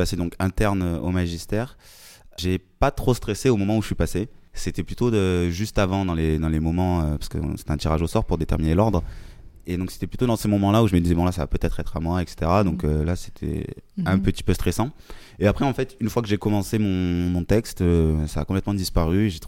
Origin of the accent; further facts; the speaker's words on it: Marseille, Provence-Alpes-Côte d'Azur, France; J'ai 21 ans, je suis marseillais, donc pas très loin de la maison.